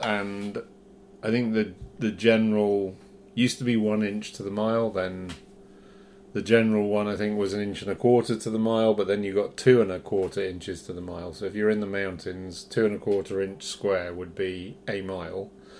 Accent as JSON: {"language": "English", "region": "England", "country": "United Kingdom", "tie": "born or raised there", "said": "growing up in England in a mountaineering family, you learned pretty quickly to read a OS map"}